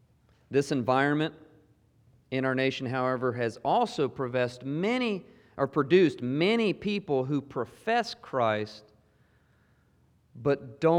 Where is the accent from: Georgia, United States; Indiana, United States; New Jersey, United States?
Georgia, United States; You're from Philly. I'm from South Georgia.